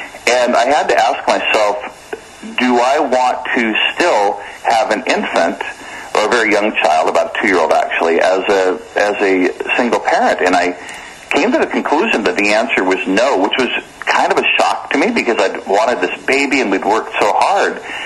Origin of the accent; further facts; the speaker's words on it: Washington, United States; So I'm from Washington State, although I've come to learn that my experience, I certainly don't want to pick on Washington per se.